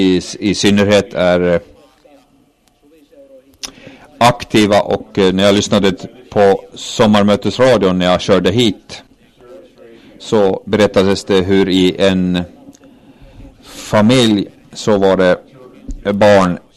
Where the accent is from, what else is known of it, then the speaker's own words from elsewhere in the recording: Kajaani, Kainuu, Finland; Jag är ju från Kajana, och där finns slottsruiner vid älven